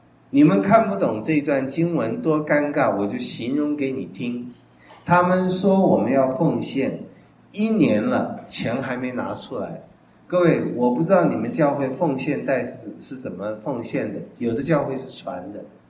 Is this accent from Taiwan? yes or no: yes; Taiwan; 像我们台湾人赚钱